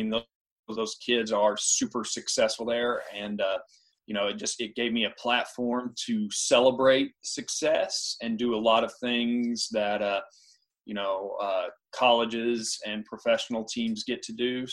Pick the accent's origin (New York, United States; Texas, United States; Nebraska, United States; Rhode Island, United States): Texas, United States; Lubbock; Yeah, so I'm originally from Texas. I grew up in Lubbock, and third generation legacy at Texas Tech.